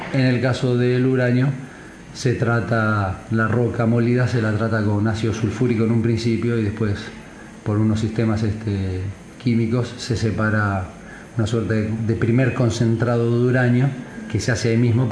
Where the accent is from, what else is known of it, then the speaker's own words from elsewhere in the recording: San Rafael, Mendoza, Argentina; somos de San Rafael de Mendoza, en Argentina, y en la ciudad tenemos una mina de uranio